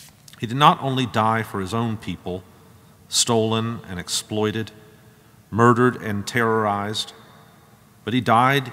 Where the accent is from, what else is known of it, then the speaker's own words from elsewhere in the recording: Augusta, Georgia, United States; I learned of the Hamburg massacre outside of my hometown of Augusta